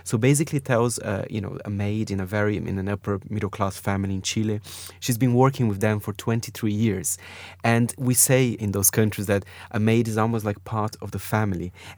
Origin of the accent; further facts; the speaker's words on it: Brazil; English is a second language; if you are born in South America like I am from Brazil